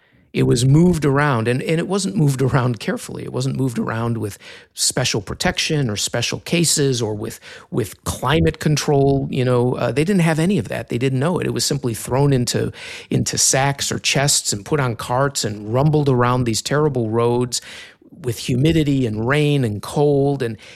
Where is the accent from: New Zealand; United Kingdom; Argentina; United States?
United States; Illinois; and that Illinois, my home state, would become a state over 200 years later in 1818.